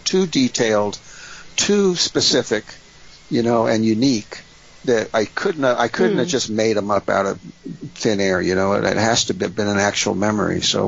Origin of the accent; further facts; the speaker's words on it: Miami, Florida, United States; now in Maine, United States; Yeah, I've moved here. I live in Maine. As a child, growing up in Miami, I always wanted to see the rocky coast of Maine.